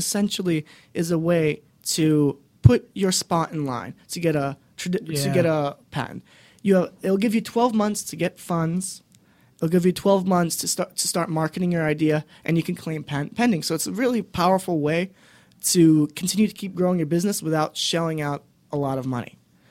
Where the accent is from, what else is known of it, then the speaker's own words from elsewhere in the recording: Boston, Massachusetts, United States; So I'm personally from Boston